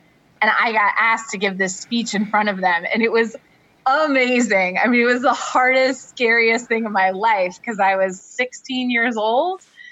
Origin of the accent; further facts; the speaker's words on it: Washington, D.C. area, United States; So I grew up outside Washington, D.C.